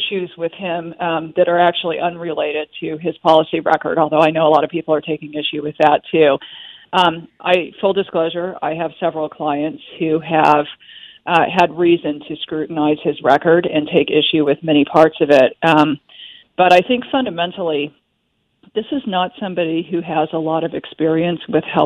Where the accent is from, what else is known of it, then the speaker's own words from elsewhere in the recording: Connecticut, United States; right now, one of my home state senators, very, very liberal, Richard Blumenthal, sounds like he is very, very up in arms about this